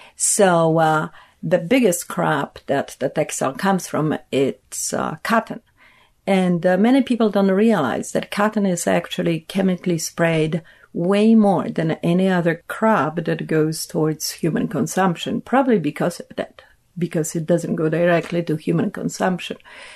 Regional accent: Poland; I'm originally from Poland, and it's kind of funny. I grew up in a communist system.

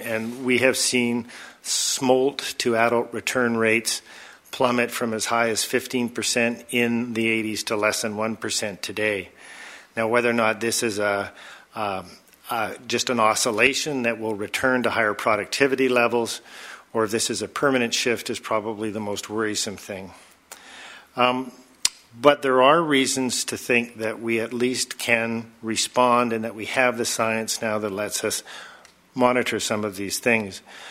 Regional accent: British Columbia, Canada; We, as British Columbians, I think, undervalue our fisheries.

